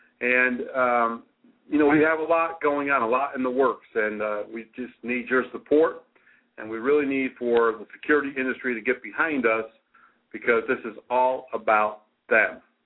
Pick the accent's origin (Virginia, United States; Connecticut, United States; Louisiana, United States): Connecticut, United States; in Portland, Connecticut, my home state.